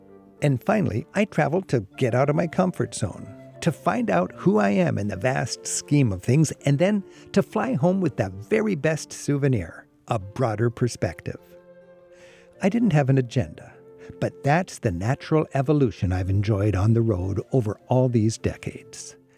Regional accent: Edmonds, Washington, United States; Treasures right here in Edmonds. The evocative tone of the ferry's horn. The majesty of my hometown sunsets.

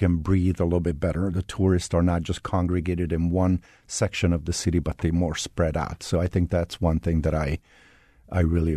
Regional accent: Budapest, Hungary; English is a second language; moved away as an adult; also born or lived in United States; I was born in Budapest, on the Buda side of Budapest, to be exact. And I spent the first 24 years of my life in Budapest. And I ended up in the U.S. and lived here for 30 years or so. And then during COVID, I moved back to Budapest

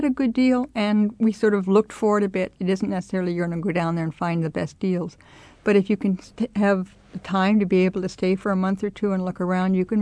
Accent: United States; There's no way to change the fact that we're gringos. We're from the States.

